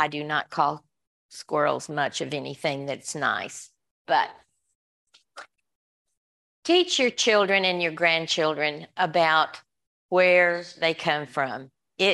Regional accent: Johnson City, United States; We grew up in Johnson City where they were zinnias.

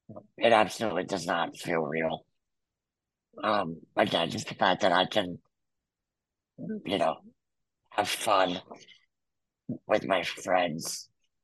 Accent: New Jersey, United States; Born and raised in Jersey, man. I never left, never want to leave. I love it.

